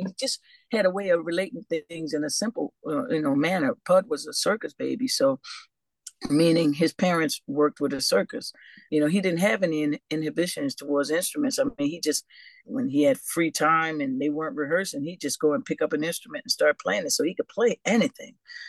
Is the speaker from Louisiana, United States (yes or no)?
yes; New Orleans, Louisiana, United States; Oh, I grew up in the Treme.